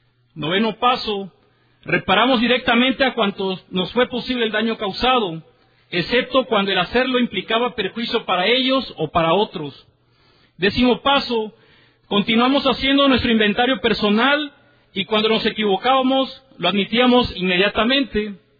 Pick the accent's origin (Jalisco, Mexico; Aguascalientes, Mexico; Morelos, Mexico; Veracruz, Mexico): Veracruz, Mexico; Minatitlán; Soy de Minatitlán, Veracruz, México